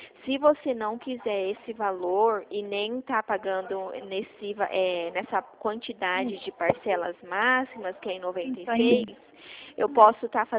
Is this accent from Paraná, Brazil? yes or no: no; São Paulo, Brazil; eu sou do estado de São Paulo